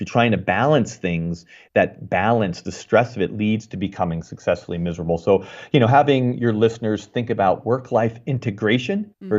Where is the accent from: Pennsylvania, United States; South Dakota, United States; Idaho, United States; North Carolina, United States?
Pennsylvania, United States; like I grew up in Pennsylvania, so I love to visualize the beautiful fall foliage